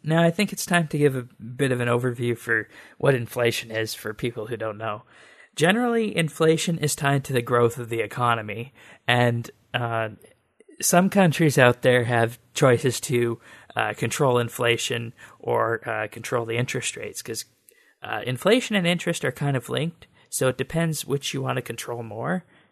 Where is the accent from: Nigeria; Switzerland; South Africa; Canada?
Canada; I'm from Canada